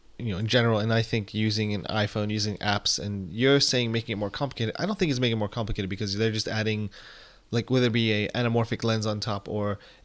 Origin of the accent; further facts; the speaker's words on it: England, United Kingdom; It's English. I'm English.